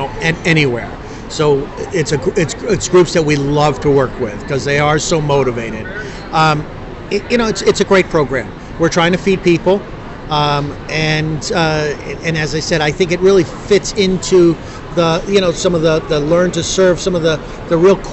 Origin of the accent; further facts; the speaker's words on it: Florida, United States; I'm from Southwest Florida.